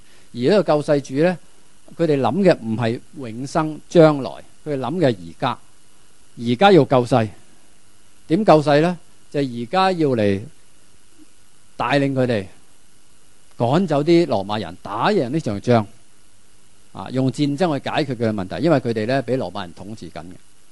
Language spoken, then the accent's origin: Cantonese; China; 我们中国人都是这样的